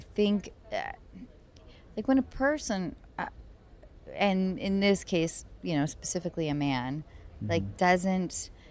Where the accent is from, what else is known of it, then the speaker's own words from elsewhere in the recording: Washington, United States; From my home state of Washington.